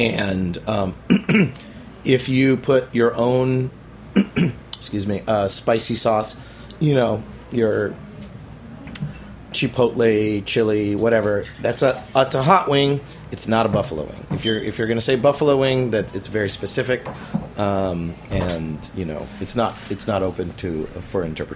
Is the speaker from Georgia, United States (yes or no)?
no; Sacramento, California, United States; So they chose Sacramento, which is my hometown where I grew up, to do this very high-end, upscale Japanese restaurant.